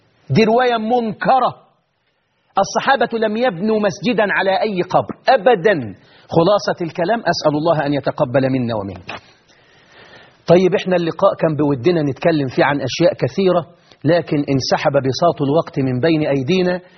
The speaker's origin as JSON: {"language": "Arabic", "country": "Egypt", "said": "إنما الحسين اللي موجود عندنا في مصر"}